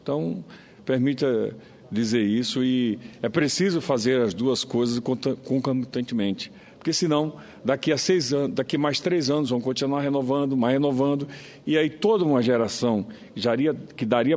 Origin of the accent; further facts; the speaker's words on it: Itabaiana, Sergipe, Brazil; da cidade de Itabaiana, em Sergipe. Minha terra natal, capital nacional do caminhão